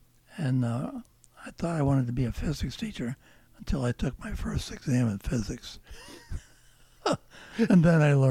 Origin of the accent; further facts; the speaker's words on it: Brooklyn, New York, United States; born there; Actually, I was born in Brooklyn, New York.